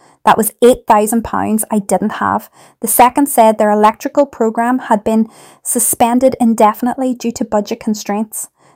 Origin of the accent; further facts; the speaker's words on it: London, United Kingdom; I grew up in King's Cross before the glass towers arrived, back when it was still railway yards and council flats.